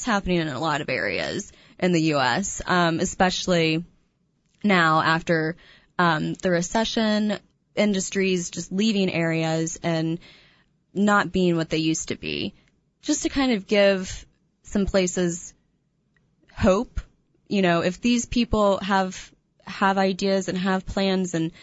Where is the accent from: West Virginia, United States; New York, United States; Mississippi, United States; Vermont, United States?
West Virginia, United States; You know, whenever I've told people I'm from West Virginia, is that near Richmond?